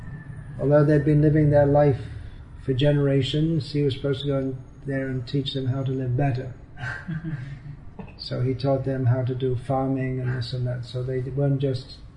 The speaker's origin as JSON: {"language": "English", "region": "England", "country": "United Kingdom", "tie": "born or raised there", "said": "even when I was a kid growing up in England"}